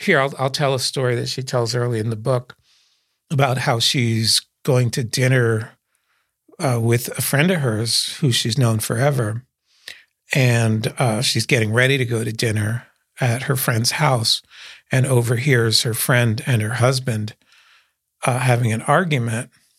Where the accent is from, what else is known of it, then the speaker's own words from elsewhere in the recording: Philadelphia, Pennsylvania, United States; Back in my hometown of Philadelphia.